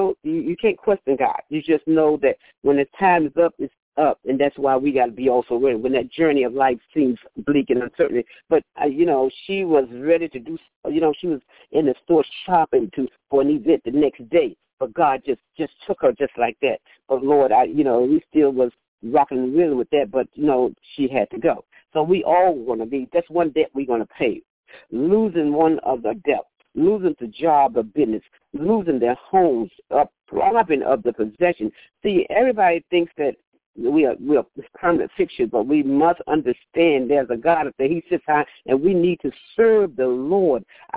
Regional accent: the South, United States; You know, I was raised in the South. My grandmother always made us go to bed when the weather was bad.

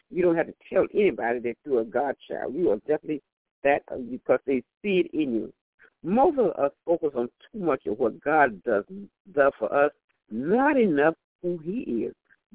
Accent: North Carolina, United States; when I was raised in North Carolina with my grandmother, we had to go to church.

